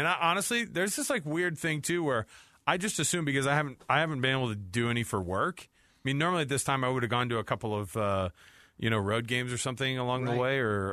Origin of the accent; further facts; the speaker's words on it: Utah, United States; I think if we fly to New York, we get arrested because we're from Utah.